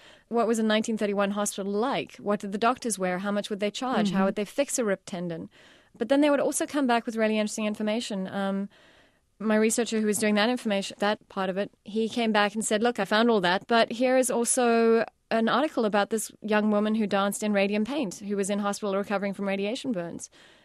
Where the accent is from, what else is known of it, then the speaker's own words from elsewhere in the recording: South Africa; I think, especially being a South African